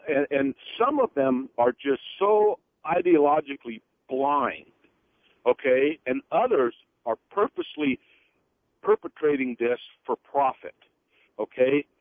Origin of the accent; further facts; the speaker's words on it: San Francisco, California, United States; I grew up in San Francisco, and I was born in 1959, give you some time frame.